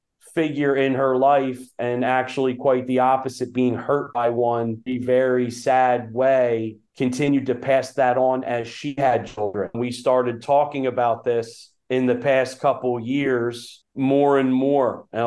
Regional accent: Schwenksville, Pennsylvania, United States; Well, actually, Schwenksville is my hometown, a place where I grew up in, sadly, a very dark, broken home.

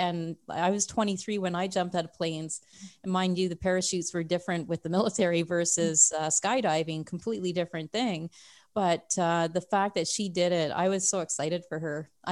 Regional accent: Saskatchewan, Canada; also born or lived in Calgary; I grew up in Saskatchewan and in Calgary. My dad was in the military

